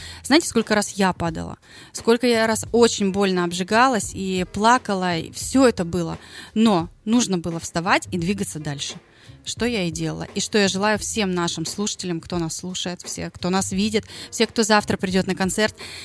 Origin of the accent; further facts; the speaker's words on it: the North, Russia; accent: northern; некоторые люди обращают до сих пор на мой северный говор. Хотя, вроде бы, я говорю нормально, но говорят, ты откуда-то? Я говорю, с севера.